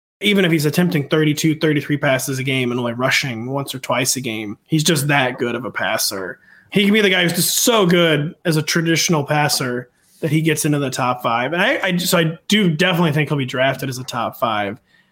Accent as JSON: {"language": "English", "town": "St. Louis", "region": "Missouri", "country": "United States", "said": "yeah, I'm from St. Louis. I understand what it's like to be from a mid-range Midwest American town"}